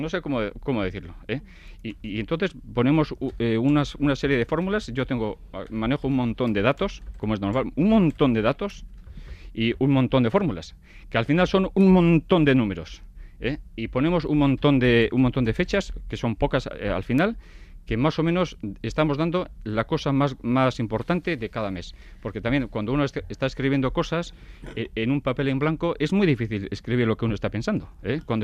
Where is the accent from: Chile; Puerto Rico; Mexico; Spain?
Spain; Basque Country; Como vascos que somos, y aquí en el País Vasco tenemos una gran atención al tiempo desde toda la historia